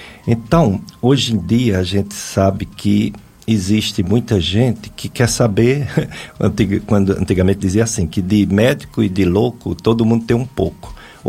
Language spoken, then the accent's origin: Portuguese; Juazeiro do Norte, Ceará, Brazil; Romeiro nativo, também sou daqui mesmo, do Juazeiro.